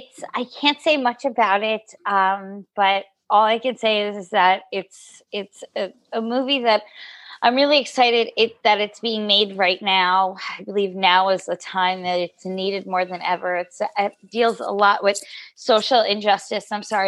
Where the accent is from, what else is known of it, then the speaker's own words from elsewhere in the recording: New York, United States; That's tough because I'm from New York, so I'm supposed to say New York